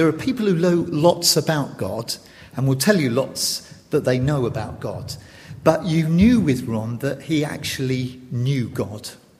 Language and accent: English; East Midlands, United Kingdom; I'm a pastor from Leicestershire